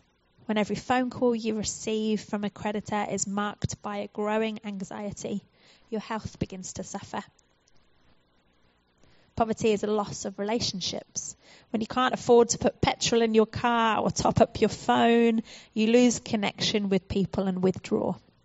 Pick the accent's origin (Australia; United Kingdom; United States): United Kingdom; moved away as an adult; now in New Zealand; you might notice from my accent that I am, in fact, from the UK. My father, however, was born in Christchurch, so I have some Kiwi blood in me, deep down somewhere.